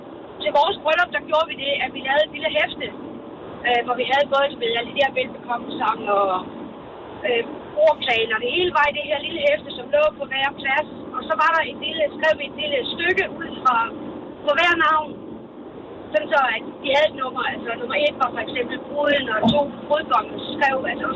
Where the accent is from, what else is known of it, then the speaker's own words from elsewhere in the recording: Nyborg, Region of Southern Denmark, Denmark; Jeg er fra Nyborg.